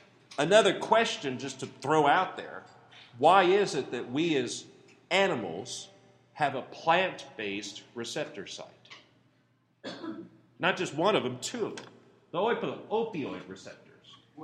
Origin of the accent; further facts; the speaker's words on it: California, United States; I mean, I'm coming from California.